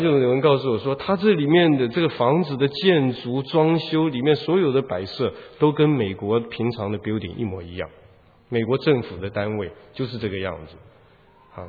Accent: Taiwan; 我小时候在台湾生长，啊，我生长一直到大学毕业，台湾都是在克难艰苦的环境里面

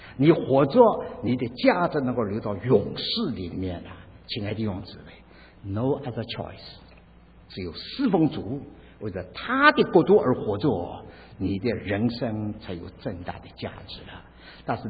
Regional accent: China; now in United States; 在我们中国人都预备好了

